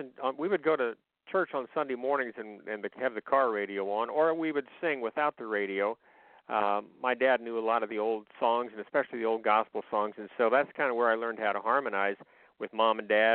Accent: Kansas, United States; also born or lived in Nebraska; but then I came back to Kansas, and so even though I was born in Nebraska, this is my home.

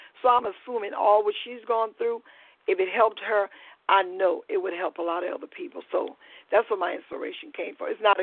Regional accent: Lauraville, Louisiana, United States; I'm from Louisiana in a little town called Lauraville. It's a very small town. I'm one of 10 children.

